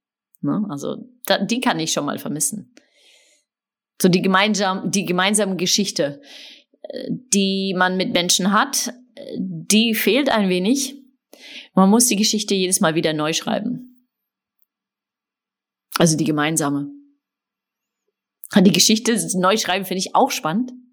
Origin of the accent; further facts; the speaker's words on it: Heidelberg, Baden-Württemberg, Germany; moved away as an adult; also born or lived in Netherlands / Mexico; now in Stockholm, Sweden; Ich komme ja aus Heidelberg, da habe ich bis nach dem Abi gelebt und dann bin ich 13,5 Jahre nach Holland gezogen. Meine Mutter ist Holländerin, mein Vater ist Hamburg, vielleicht deshalb auch. Und jetzt wohne ich in Stockholm. Ich habe auch noch in Mexiko gewohnt.